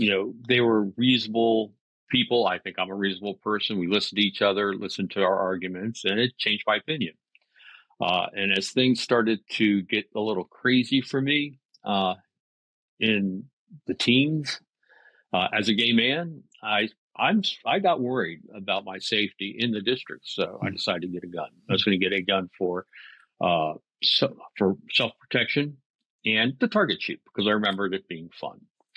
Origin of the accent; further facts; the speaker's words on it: United States; So I'm a native Washingtonian. There are not a whole lot of us around.